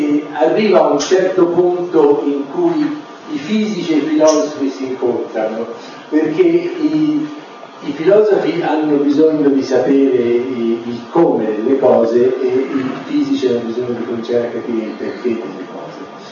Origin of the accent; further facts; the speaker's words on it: Florence, Tuscany, Italy; E io sono fiorentino e quindi per me fare la presentazione a Firenze è anche l'occasione per incontrare tanti amici